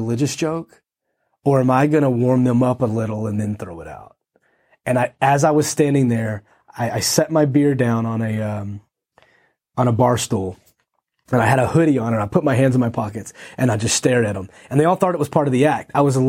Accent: Texas, United States; 5 shows in a row, Fort Worth, Texas, near my hometown.

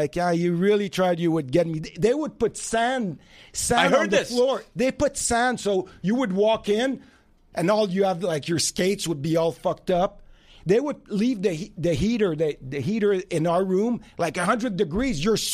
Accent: Canada; we grew up in Canada. So for me, it was normal.

